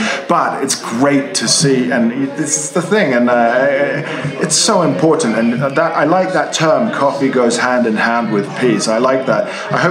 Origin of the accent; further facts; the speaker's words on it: England, United Kingdom; I'm from England